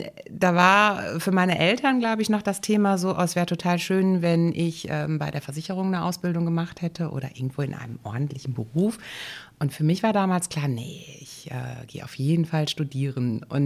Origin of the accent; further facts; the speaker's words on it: Essen, North Rhine-Westphalia, Germany; ich bin auf der Margaretenhöhe in Essen groß geworden und habe mich beruflich auch sehr im Ruhrgebiet rumgetrieben, habe mal ein Jahr im Ausland gelebt, in Amerika, habe da als Au-pair gearbeitet und bin danach dann aber zurück ins Ruhrgebiet und bin ein Ruhrgebietskind durch und durch.